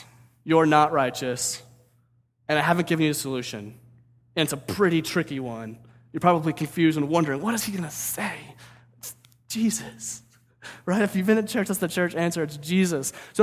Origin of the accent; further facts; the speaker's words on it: St. Louis, Missouri, United States; So in fifth grade, I grew up in St. Louis.